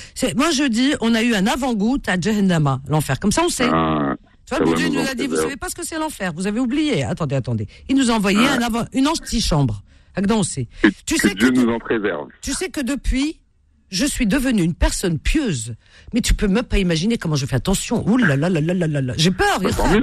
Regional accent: Cherchell, Tipaza Province, Algeria; Ah oui, je suis à Cherchel. Enfin, non, on est natif de Cherchel, Tipaza.

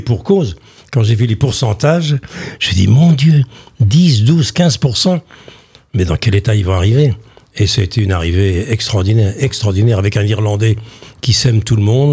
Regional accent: Vire, Normandy, France; Quand je suis arrivé, parce que je venais de Carpiquet, quand je suis arrivé à Vire, première émotion, évidemment, la route de Vire, le stade Pierre-Comte, enfin, mon enfance m'est apparue

